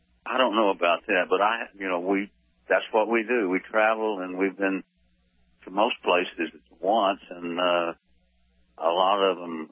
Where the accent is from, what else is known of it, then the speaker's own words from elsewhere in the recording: Abbott, Texas, United States; Well, first of all, I come from Abbott, Texas, a little farm and ranch town, and I found out real early that farming was hard, ranching was a little easier.